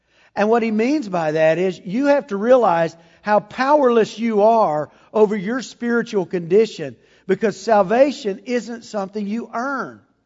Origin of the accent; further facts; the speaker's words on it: Texas, United States; born there; I mean, I thank you, God, I was born in Texas.